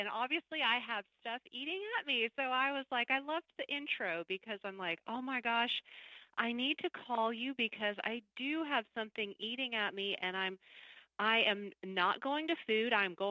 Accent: the South, United States; I grew up in the South in a pretty strict Catholic kind of family

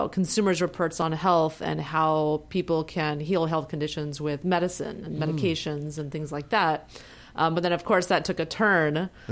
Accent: Houston, Texas, United States; You know, it's great. The people are great. The people are so warm-hearted.

